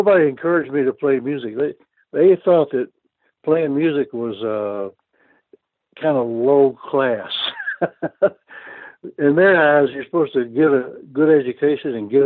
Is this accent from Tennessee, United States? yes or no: yes; Memphis, Tennessee, United States; also born or lived in Kosciusko, Mississippi; Well, I was born in Kosciuszko, Mississippi, and in 1944, and in 1947, we moved to Memphis, Tennessee, and that's where I grew up.